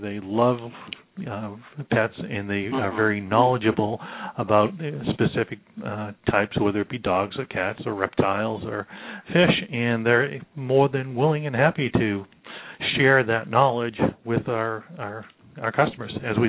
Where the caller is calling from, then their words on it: Livonia, Michigan, United States; I am calling from Livonia, Michigan.